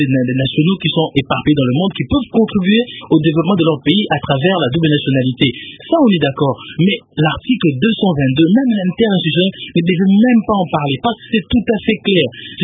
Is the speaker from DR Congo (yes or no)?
yes; DR Congo